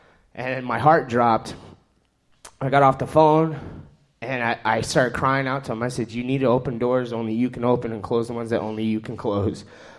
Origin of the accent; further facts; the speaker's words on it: Arizona, United States; I'm born and raised in Arizona.